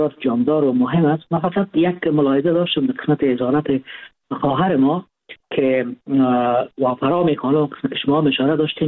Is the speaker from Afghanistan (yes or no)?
yes; Afghanistan; ما افغان هستیم